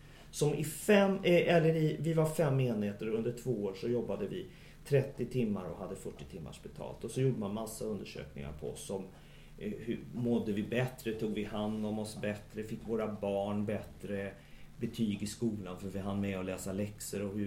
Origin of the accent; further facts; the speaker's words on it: Borås, Västra Götaland County, Sweden; born there; moved away as an adult; now in Stockholm, Sweden; Jag är faktiskt född i Borås. Och så flyttade jag till Stockholm, tror jag, när jag var 21. Och nu har jag snart bott här i, kan det vara 28 år? För jag blir 50 i november här nu.